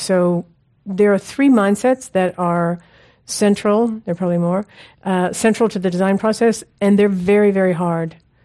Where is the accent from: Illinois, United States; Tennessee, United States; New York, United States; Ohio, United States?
New York, United States; I am from New York, and so I think anyone here would be better qualified to answer that than me.